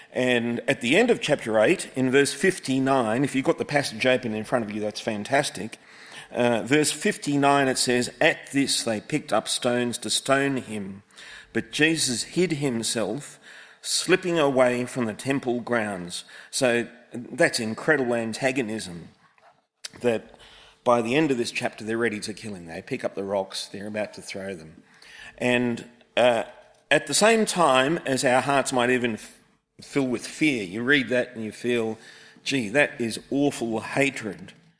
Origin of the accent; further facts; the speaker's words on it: Gladesville, New South Wales, Australia; I'm from Gladesville, 18 minutes that way on a Sunday.